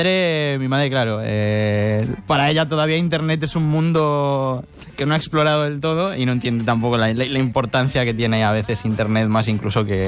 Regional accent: Galicia, Spain; nunca pude venir porque no vivía aquí. Yo soy gallego

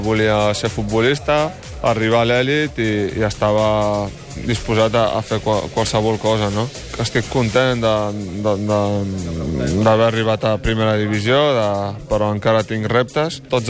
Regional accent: Figueres, Catalonia, Spain; also born or lived in Morocco; Jo soc de Catalunya. És veritat que he nascut al Marroc, però vaig arribar molt petit a Figueres i bueno, em sento de l'Alt Empordà, de Catalunya

